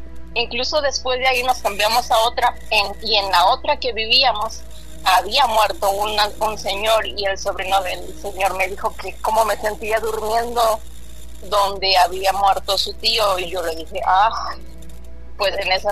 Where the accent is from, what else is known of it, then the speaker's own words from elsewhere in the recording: Morelos, Mexico; now in United States; Del estado de Morelos, México.